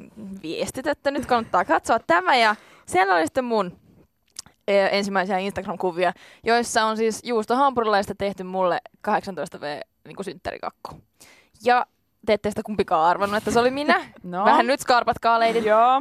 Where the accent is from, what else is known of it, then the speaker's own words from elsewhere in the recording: Turku, Southwest Finland, Finland; now in Helsinki, Finland; mä oon 22, laulaja, lauluntekijä, artisti. Oon kotoisin Turusta, mutta nykyään täällä pääkaupunkiseudulla hiihtelen